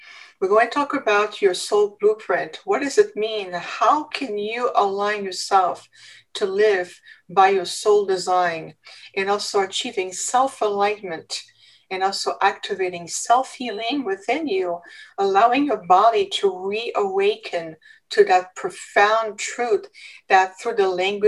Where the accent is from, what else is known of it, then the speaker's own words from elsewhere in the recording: Canada; my story began when I was just a little girl growing up in Canada.